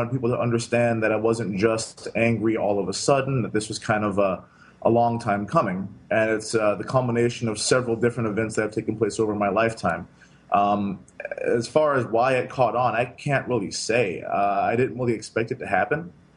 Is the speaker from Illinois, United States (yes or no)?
yes; Naperville, Illinois, United States; there's a couple of things that I think are pretty universal for black kids who grow up in primarily white areas.